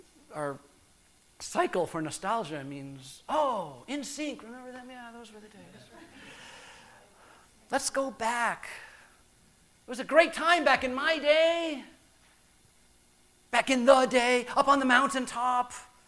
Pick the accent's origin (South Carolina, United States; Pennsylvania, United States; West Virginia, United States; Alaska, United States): South Carolina, United States; Charleston; born there; I was born in 1962 in Charleston, South Carolina.